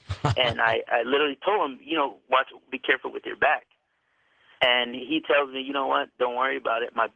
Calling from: Richmond, California, United States; I'm calling from Richmond, California.

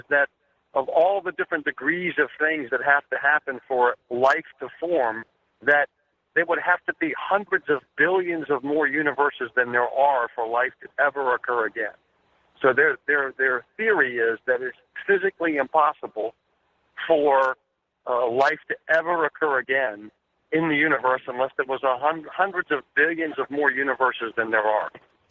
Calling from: Richmond, Virginia, United States; I'm calling from Richmond, Virginia.

